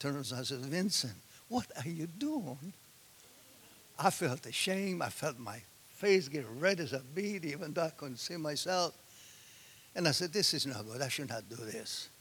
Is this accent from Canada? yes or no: no; Italy; I was raised in Italy.